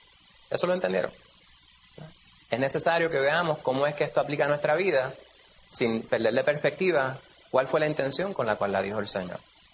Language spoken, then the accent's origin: Spanish; Puerto Rico; La manera que nosotros vemos el mundo y entendemos la realidad, ¿verdad?, como puertorriqueños